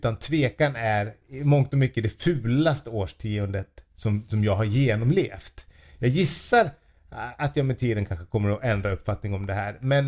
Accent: Falun, Dalarna County, Sweden; när jag var hemma i Falun och hälsade på mamma och pappa.

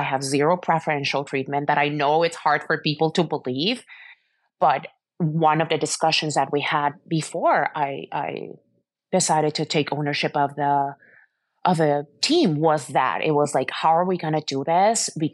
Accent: Mexico City, Mexico; born and raised in Mexico City

